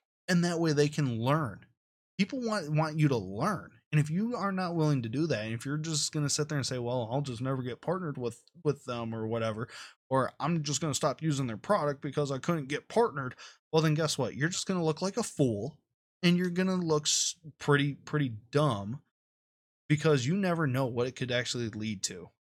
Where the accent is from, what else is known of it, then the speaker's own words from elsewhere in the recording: Michigan, United States; And being right here in my home state of Michigan, it is awesome to know